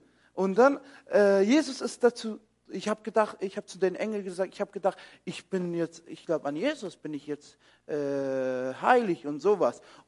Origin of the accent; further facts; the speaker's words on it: Ulm, Baden-Württemberg, Germany; ich bin in Ulm aufgewachsen, an der Donau.